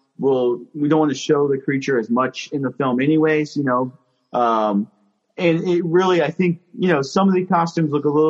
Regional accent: Virginia, United States; So I'm from the Northern Virginia area.

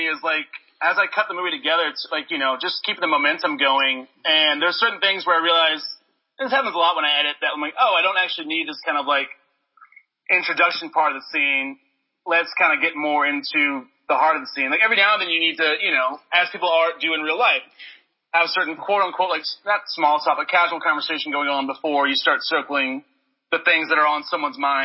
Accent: Memphis, Tennessee, United States; I'm from Memphis. I love Memphis.

